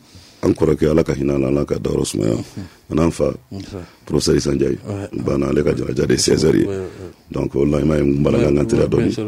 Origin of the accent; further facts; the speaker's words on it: Djenné, Mopti, Mali; Non. Chez nous, à Djenné, c'est ça qu'on m'a dit.